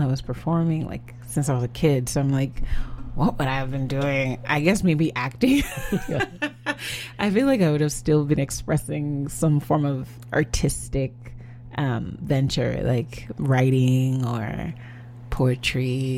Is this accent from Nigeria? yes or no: yes; Nigeria; obviously I'm Nigerian